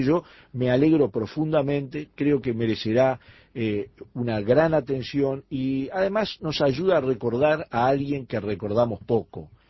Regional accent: Uruguay; el alma profunda de los uruguayos

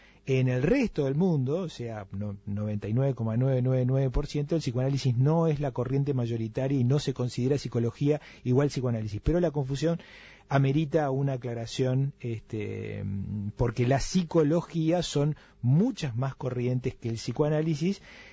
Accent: Uruguay; tan conservadores somos los uruguayos.

